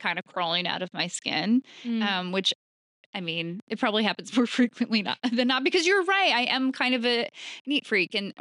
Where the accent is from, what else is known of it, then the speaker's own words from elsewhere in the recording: New York, United States; If you don't know this, I'm from New York.